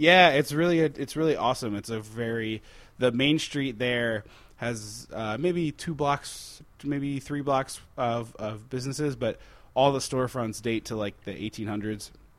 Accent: Downingtown, Pennsylvania, United States; We grew up in Downingtown where they filmed The Blob

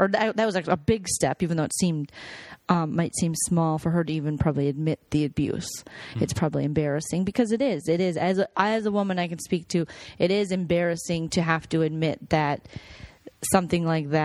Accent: Saint Paul, Minnesota, United States; I'm like, I grew up in St. Paul.

